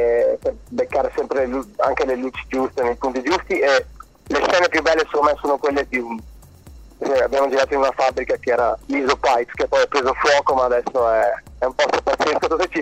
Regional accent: Cittadella, Veneto, Italy; il video è stato girato praticamente tutto a Cittadella, che è la mia città natale in Veneto

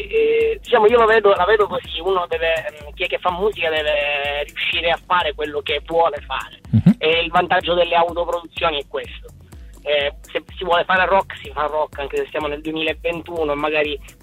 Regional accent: Sicily, Italy; accent: Sicilian; Dal mio accento capirete che sono siciliano.

